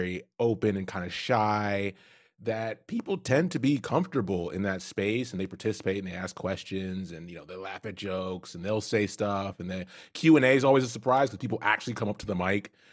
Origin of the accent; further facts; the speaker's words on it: Canada; now in United States; As a Canadian